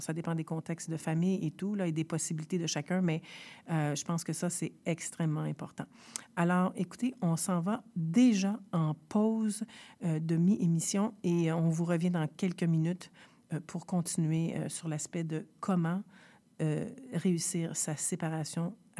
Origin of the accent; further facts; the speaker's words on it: Quebec, Canada; je vais dire la doudou parce que je suis québécoise